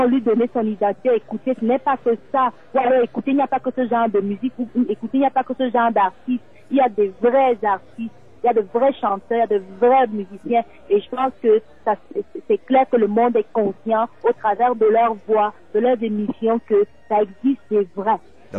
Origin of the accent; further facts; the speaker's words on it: Cameroon; Et moi, je viens de la partie francophone. Je suis originaire de l'Est Cameroun de par mon père. Et j'appartiens notamment à toutes les autres provinces, le littoral, l'Ouest de par mes parents et mes grands-parents.